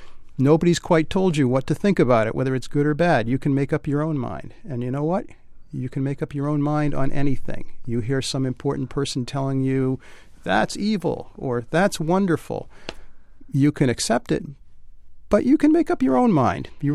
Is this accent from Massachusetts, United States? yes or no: yes; Swampscott, Massachusetts, United States; also born or lived in Newburyport; I was born in Newburyport, and when I was about 8, we moved to Swampscott, which is not far away from here.